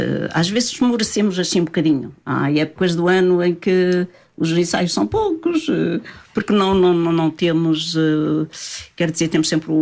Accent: Fráguas, Centro, Portugal; Nós somos de Fráguas, do Conselho de Vila Nova de Paiva, do Distrito de Viseu.

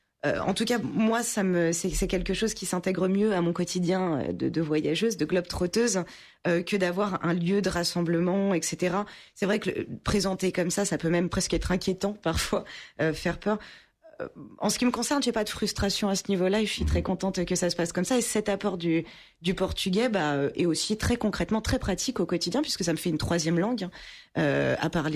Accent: Île-de-France, France; j'ai grandi déjà partiellement dans le Val-de-Marne, où la communauté portugaise est relativement présente.

